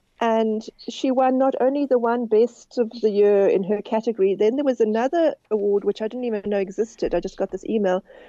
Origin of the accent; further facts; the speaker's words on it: England, United Kingdom; now in South Africa; I'm a bit more of a city girl, and I'm more English than her.